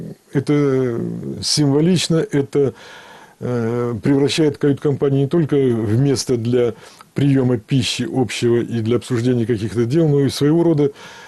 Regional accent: Polyarny, Murmansk Oblast, Russia; в моем родном городе Полярном

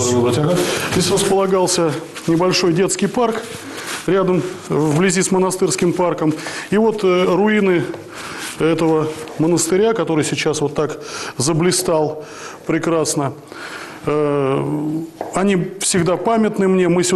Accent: Tula, Tula Oblast, Russia; Да, я коренной туляк.

